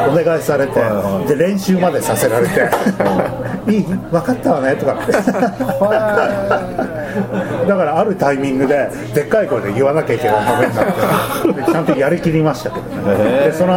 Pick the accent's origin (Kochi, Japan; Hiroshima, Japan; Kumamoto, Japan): Hiroshima, Japan; Hatsukaichi; 広島の廿日市の出身なんです。